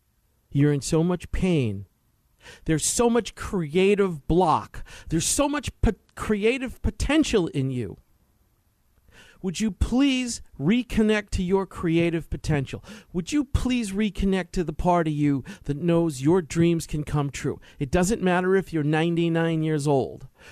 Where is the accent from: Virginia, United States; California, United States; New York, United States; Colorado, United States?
New York, United States; I'm a New Yorker, you know, like Judge Jeanine. I'm a New Yorker. We don't talk poetry.